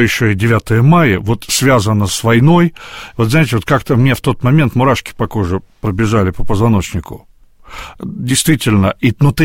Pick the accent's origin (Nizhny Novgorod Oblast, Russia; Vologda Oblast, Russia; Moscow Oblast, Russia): Nizhny Novgorod Oblast, Russia; Nizhny Novgorod; потому что я нижегородец, я там жил, вырос